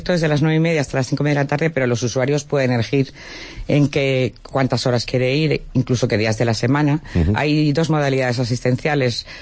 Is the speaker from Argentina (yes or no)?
no; Salamanca, Castile and León, Spain; now in Palencia, Spain; Sí, soy de Salmantina, sí. Llevo muchos años aquí ya, pero soy salmantina.